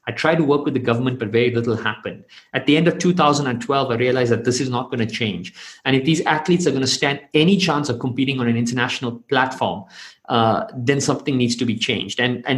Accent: South Africa; now in Mumbai, India; I'm South African. I still travel on a South African passport, but Mumbai is my home.

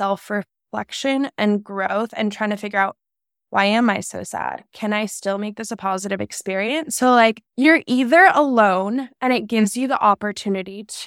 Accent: San Diego, California, United States; No, it's 100% San Diego. So I am from San Diego. My whole family is here.

